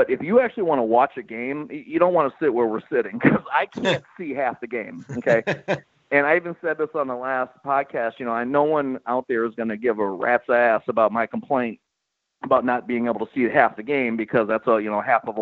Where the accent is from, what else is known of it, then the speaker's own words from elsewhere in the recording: Detroit, Michigan, United States; growing up in Detroit, Michigan, I saw it when they drafted Isaiah Thomas.